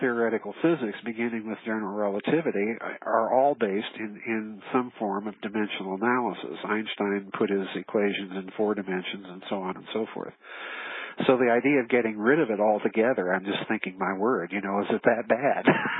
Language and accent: English; South Dakota, United States; I'm a hack from South Dakota.